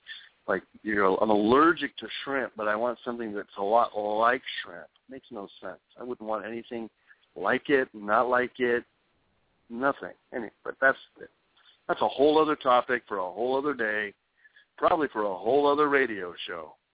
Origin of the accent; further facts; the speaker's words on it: New Mexico, United States; I remember growing up in New Mexico, blueberries were exotic as all get out.